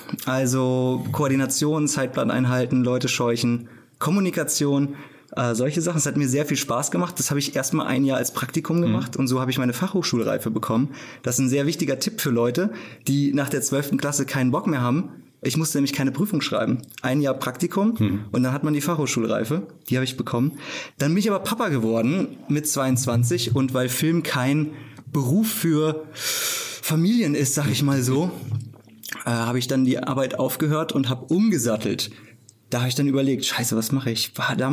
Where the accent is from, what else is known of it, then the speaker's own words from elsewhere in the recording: Fulda, Hesse, Germany; Ich bin bei Fulda aufgewachsen, bin hier zur Schule gegangen